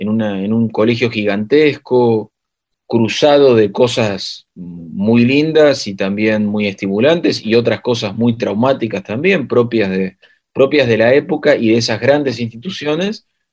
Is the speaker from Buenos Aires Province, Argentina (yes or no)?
yes; Castelar, Buenos Aires Province, Argentina; Me crié acá en Castelar, en el oeste de Gran Buenos Aires, sigo viviendo en la misma zona